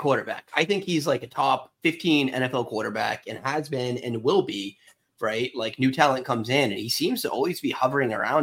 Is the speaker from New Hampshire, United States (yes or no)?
yes; New Hampshire, United States; I mean, I grew up in New Hampshire too, so New Hampshire people hunt.